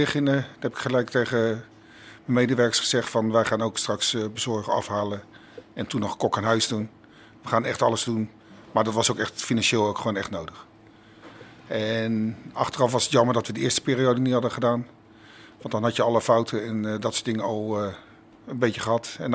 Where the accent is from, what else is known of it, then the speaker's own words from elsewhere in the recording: Noordwijk, South Holland, Netherlands; Ik kom zelf uit Noordwijk. En daar is dat gunnen een heel stuk minder.